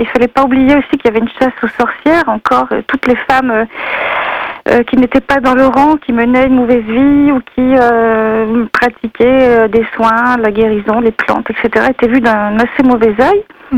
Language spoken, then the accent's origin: French; Auvergne-Rhône-Alpes, France; je suis savoyarde, mais je suis très attachée à la Provence, au terroir provençal.